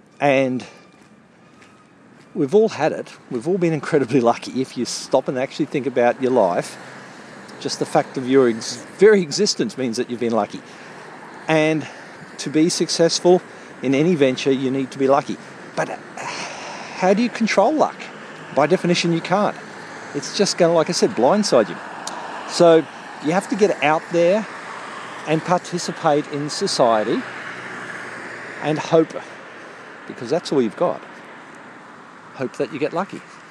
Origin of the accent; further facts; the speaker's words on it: Australia; now in Berlin, Germany; in my home country, in Australia